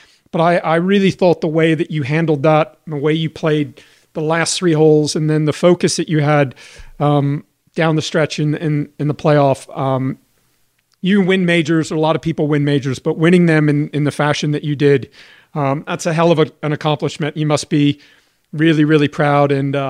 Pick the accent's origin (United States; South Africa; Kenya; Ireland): South Africa; Johannesburg, Gauteng; she's from Johannesburg. I'm from Johannesburg. I'm a member at the same club that she's a member at.